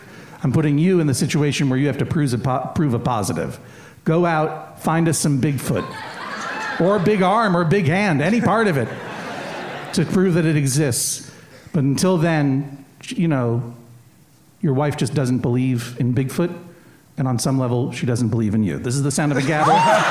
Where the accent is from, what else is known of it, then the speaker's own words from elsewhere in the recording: New England, United States; but I'm from New England, that's a term of affection in New England now.